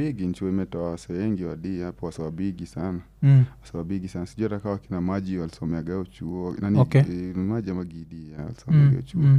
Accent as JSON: {"language": "Swahili", "region": "Nairobi", "country": "Kenya", "tie": "born or raised there", "said": "Nimezaliwa nimelelewa D, nimezaliwa Pumu."}